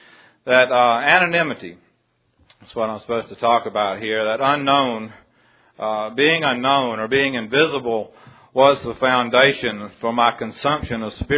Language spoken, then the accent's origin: English; Abbeville, Georgia, United States; I'm from Georgia, Area 16. My home group's Abbeville Recovery Group, a little bitty town right in the middle of Georgia, about halfway between Columbus and Savannah on U.S. 280